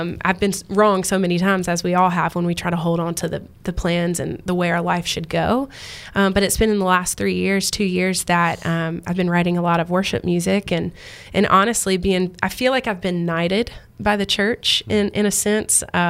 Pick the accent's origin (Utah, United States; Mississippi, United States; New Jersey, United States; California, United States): Mississippi, United States; I'm originally from Mississippi, small town girl. My grandparents had a farm in South Mississippi. I was raised hunting and fishing on the land.